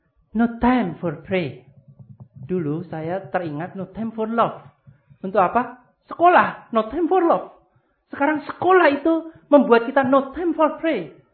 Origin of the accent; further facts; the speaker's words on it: Java, Indonesia; Tapi saya orang Jawa dan Cina.